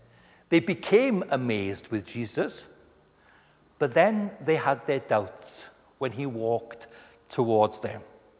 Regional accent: Anglesey, Wales, United Kingdom; As Tim mentioned, I'm from Anglesey, where RAF Valley, they train this time of year, the Red Arrows come, and there are times on Rhosnegir Beach when we can see them training

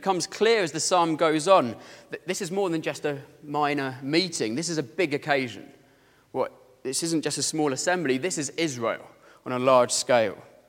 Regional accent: Wales, United Kingdom; Perhaps we as Welsh people

